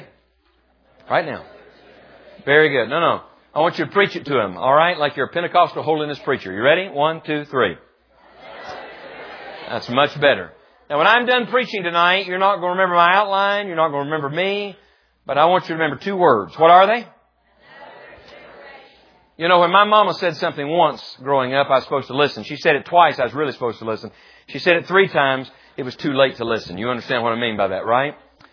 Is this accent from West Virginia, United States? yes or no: yes; West Virginia, United States; I mean, you know, we think, I grew up in West Virginia. West Virginia's got nothing on South Georgia.